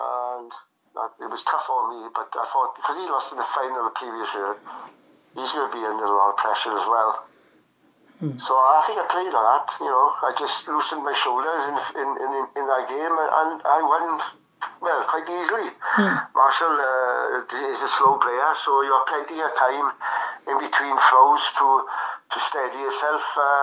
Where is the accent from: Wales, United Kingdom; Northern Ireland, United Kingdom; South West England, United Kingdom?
Wales, United Kingdom; Being Welsh didn't help at the time, I got to say.